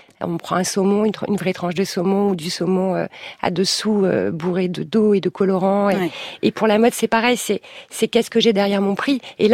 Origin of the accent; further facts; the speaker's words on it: Lille, Hauts-de-France, France; En plus, je viens du Nord, je suis lilloise, donc je connais des personnes de absolument tous les milieux.